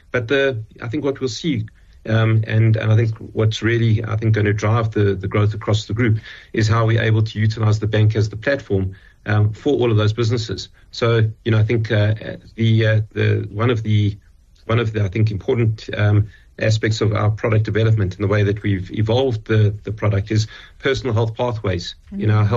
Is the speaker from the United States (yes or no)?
no; South Africa; where I think, you know, we often take it for granted that as South Africans, we're oper